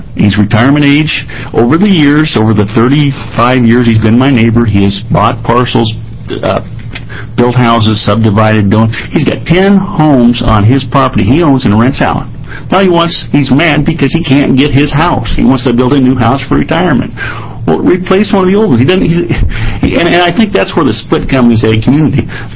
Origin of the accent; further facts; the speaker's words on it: Lebanon, Oregon, United States; from Lebanon, Linn County area.